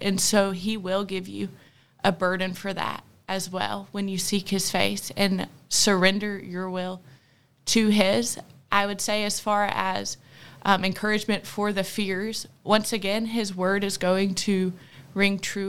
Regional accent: Montgomery, Alabama, United States; I'm from Montgomery, Alabama. I went to Clemson University and studied plant and environmental sciences.

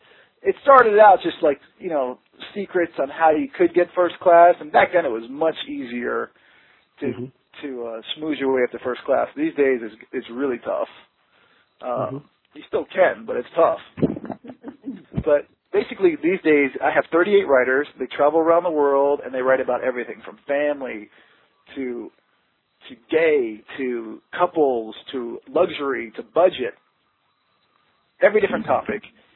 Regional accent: Connecticut, United States; Well, you know, I grew up in Connecticut, and I have a crazy story because I used to be afraid to fly.

